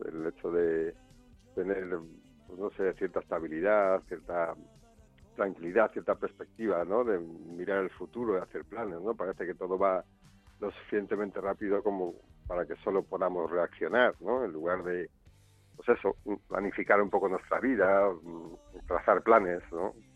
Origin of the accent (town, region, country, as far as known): Madrid, Community of Madrid, Spain; born or raised there